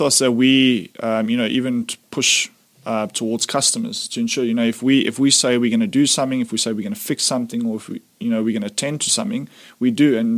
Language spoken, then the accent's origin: English; Johannesburg, Gauteng, South Africa; We're from Joburg. We like to think we know everything, but we don't always